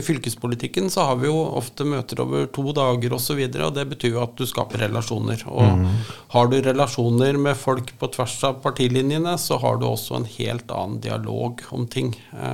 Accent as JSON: {"language": "Norwegian", "town": "Ringerike", "region": "Buskerud", "country": "Norway", "tie": "born or raised there", "said": "Godt med, det jo hjemkommunen min"}